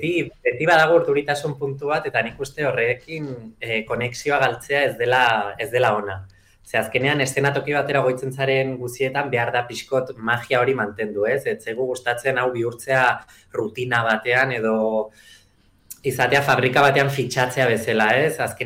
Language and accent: Basque; Lesaka, Navarre, Spain; Lesakan txikitan herriko dantza taldean, Tantirumairu euskal folklore taldean hasi nintzen